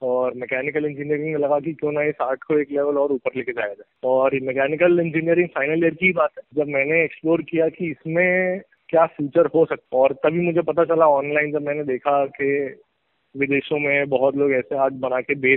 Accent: Indore, Madhya Pradesh, India; और मैं इंदौर से हूँ।

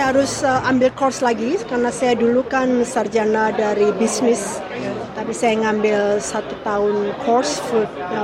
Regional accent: Surabaya, East Java, Indonesia; also born or lived in Singapore; now in Sydney, Australia; Saya dari Surabaya. Saya tinggal di Sydney sejak tahun 97-98. Jadi kurang lebih 28 tahun ya. Sebelumnya saya di Singapura 5 tahun kerja di sana.

